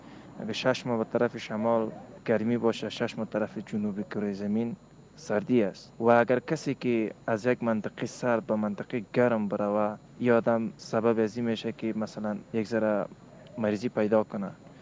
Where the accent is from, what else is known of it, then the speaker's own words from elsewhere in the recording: Afghanistan; یک جوان در افغانستان که زندگی میکنیم، از افغانستان هستیم